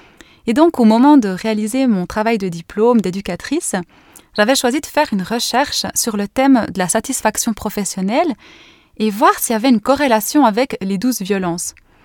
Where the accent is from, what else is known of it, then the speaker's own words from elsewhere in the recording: Neuchâtel, Switzerland; je me suis installée dans mon van, au calme, au vert, dans la campagne neuchâteloise, là où j'ai grandi